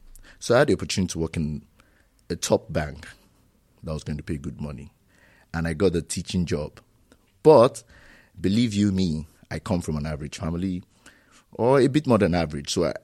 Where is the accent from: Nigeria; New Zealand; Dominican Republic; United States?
Nigeria; now in Germany; I'm Nigerian, and my first degree is in psychology.